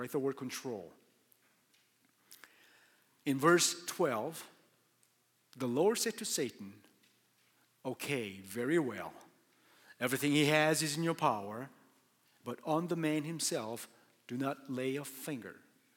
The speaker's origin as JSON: {"language": "English", "region": "Michigan", "country": "United States", "said": "See, I'm from Michigan, and Michigan hates Ohio State because Ohio State is the worst rival that we have"}